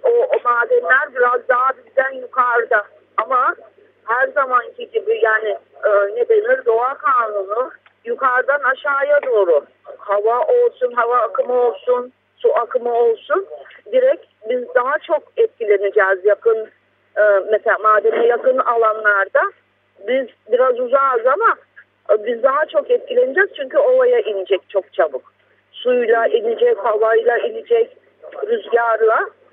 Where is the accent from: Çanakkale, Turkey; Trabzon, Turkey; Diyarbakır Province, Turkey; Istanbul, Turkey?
Çanakkale, Turkey; Ahmetçeli; ben doğma büyüme Ahmetçeli. Çanakkale Bayramiç Ahmetçeli köyündeyim. Bayramiç'e 13 kilometre bir uzaklıktayım, mesafedeyim kasabaya. Bulunduğumuz alan düz ovalıktır.